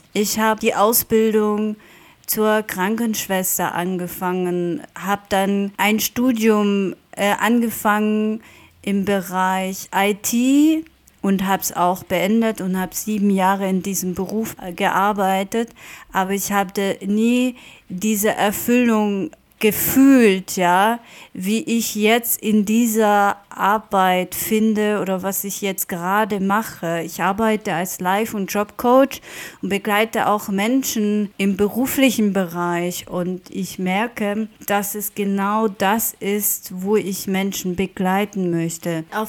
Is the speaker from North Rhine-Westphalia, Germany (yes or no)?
no; Baden-Württemberg, Germany; also born or lived in Lower Saxony; Und ich bin 1982 in Niedersachsen geboren und in Baden-Württemberg aufgewachsen.